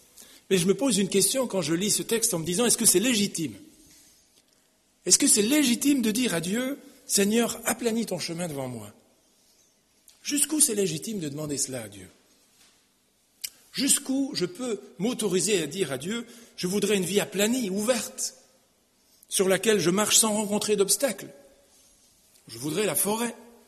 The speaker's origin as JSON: {"language": "French", "country": "Switzerland", "said": "je suis suisse d'origine, hein, c'est pour ça que l'accent méridional, vous ne l'avez pas trop eu."}